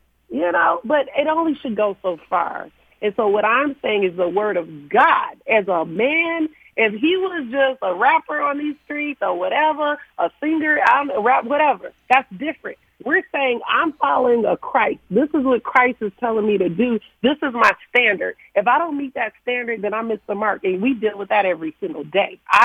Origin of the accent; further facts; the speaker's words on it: Detroit, Michigan, United States; I was raised in Detroit. We fought.